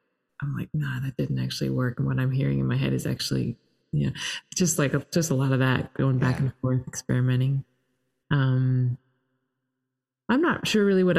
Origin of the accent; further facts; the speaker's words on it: Toronto, Ontario, Canada; I'm Canadian and grew up in Toronto.